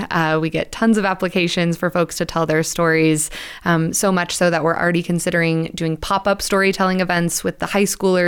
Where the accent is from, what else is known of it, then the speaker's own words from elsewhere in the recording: Missoula, Montana, United States; And I was born and raised in Missoula